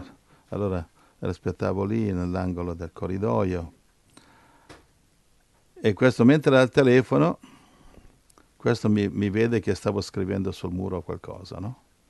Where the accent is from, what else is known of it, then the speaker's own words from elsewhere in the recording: Lombardy, Italy; Lei viene e vengo dalla Lombardia.